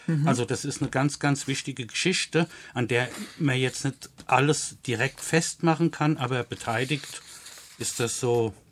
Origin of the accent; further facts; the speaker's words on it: Wiesbaden, Hesse, Germany; ich komme aus Wiesbaden, so ist es geblieben wie die letzten Male auch.